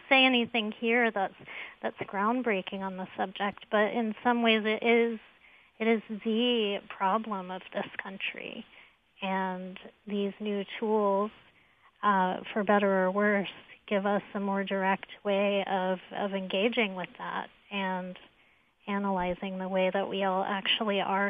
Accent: Miami, Florida, United States; And I remember being a child and being, you know, growing up in Miami, you know, it wasn't exactly the Deep South.

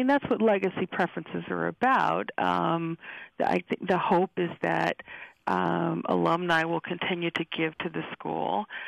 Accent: Alabama, United States; I'm from Alabama originally in the South.

